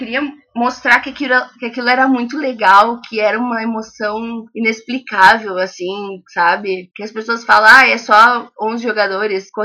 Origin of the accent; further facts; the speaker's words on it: Brazil; accent: interior; Eu tenho 30 anos e sou cônsul feminina do Grêmio Santa Maria. Vocês vão ver bem pelo meu sotaque que eu sou do interior, né?